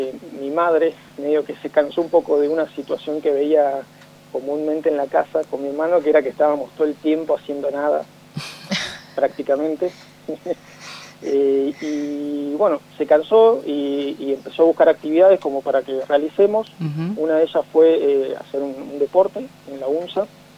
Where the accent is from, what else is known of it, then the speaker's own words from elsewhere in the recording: Salta, Argentina; soy Salta Capital. Viví, bueno, casi toda mi vida salteña en Ciudad del Milagro, es un barrio al norte de la capital salteña, y bueno, me crié ahí desde chiquito.